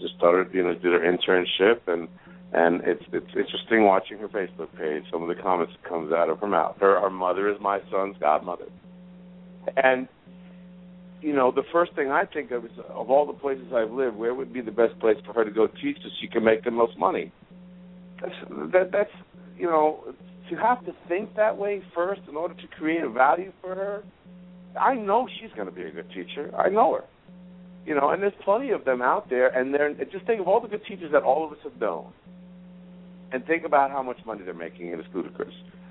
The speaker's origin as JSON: {"language": "English", "town": "Queens", "region": "New York", "country": "United States", "tie": "born or raised there", "said": "I grew up in Queens"}